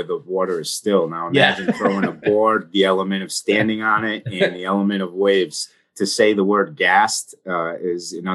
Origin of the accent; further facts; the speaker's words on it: Fall River, Massachusetts, United States; Yeah, I was born and raised in Fall River, Mass.